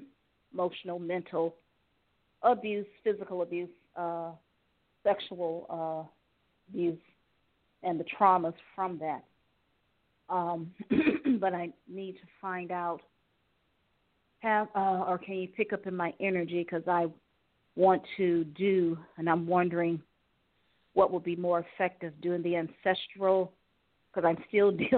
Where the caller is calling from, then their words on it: Ohio, United States; I'm calling from Ohio.